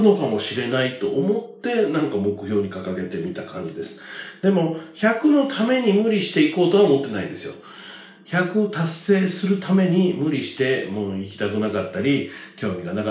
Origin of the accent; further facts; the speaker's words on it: Kyoto, Japan; しかも地元京都に来てくれるのにもかかわらず行けないと。